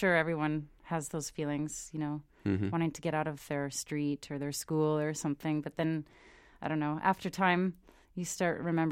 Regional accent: Canada; now in London, United Kingdom; I think I knew I would be leaving Canada one day.

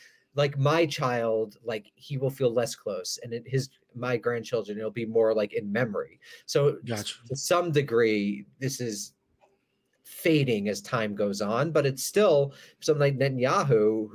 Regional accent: United States; and that I'm an American, the United States implicitly supports the policy

